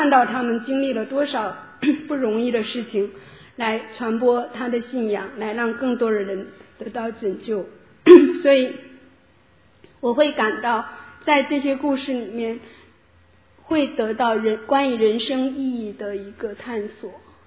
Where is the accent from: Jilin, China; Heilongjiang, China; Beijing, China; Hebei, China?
Beijing, China; 首先呢，我是来自北京，然后我在这里只是一个短期的旅行。